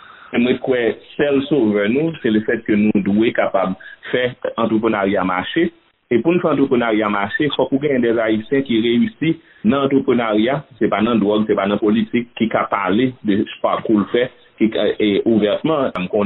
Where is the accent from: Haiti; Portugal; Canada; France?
Haiti; Plaisance-du-Sud, Nippes; now in United States; nous sommes en Haïti, nous sommes Plaisance du Sud, donc c'est 6e section rurale de Petit-Trou-de-Nip, qu'on y est là, l'arrivée de la communauté Plaisance du Sud, Plaisance de Nip. Je suis ici aux États-Unis